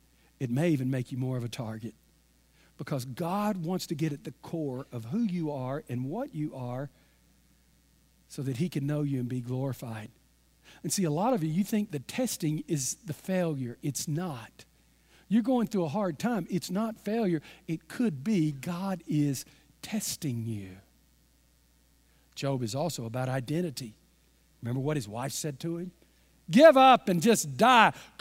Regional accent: Texas, United States; you got to understand, I'm from East Texas, and I'm strong.

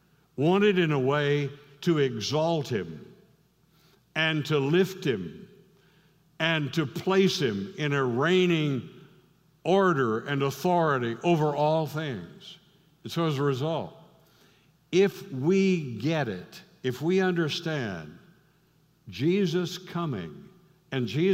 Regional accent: Missouri, United States; The farm where I grew up in South Missouri

